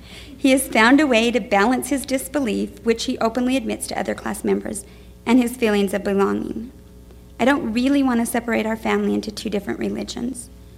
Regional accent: Utah, United States; I was raised in Utah and now understand how the church was a big part of my identity.

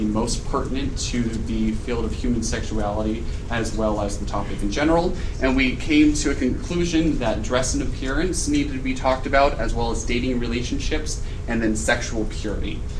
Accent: Idaho, United States; hopefully I'll be able to come back to my home state, which is in Idaho, born and raised

